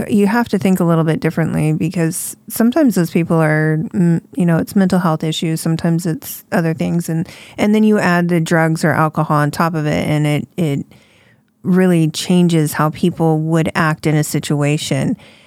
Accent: California, United States; Because being from California, you hear all about it.

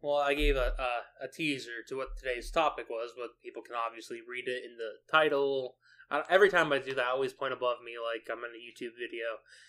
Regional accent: Southern United States, United States; I am from the South, and so is my father and his father.

